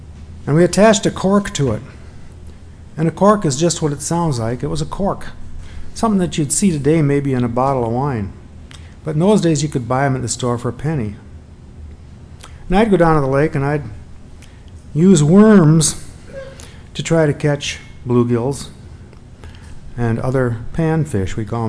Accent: Madison, Wisconsin, United States; I grew up on the North Shore, not really about a half a block away from the North Shore, of Lake Monona in Madison, which is considered to be the smaller of the two lakes that encompass the city.

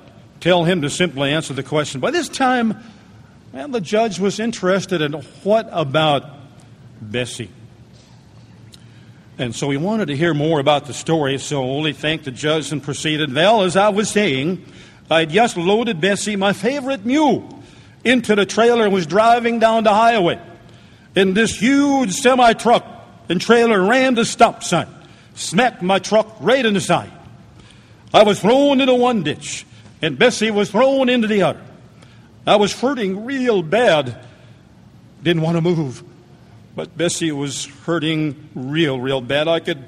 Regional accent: Minnesota, United States; I'll raise my hand, too. I'm a Minnesotan.

